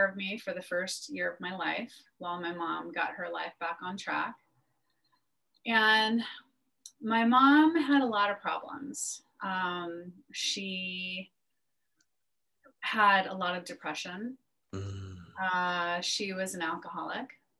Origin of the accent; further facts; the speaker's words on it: Albuquerque, New Mexico, United States; born there; I was born in Albuquerque, New Mexico.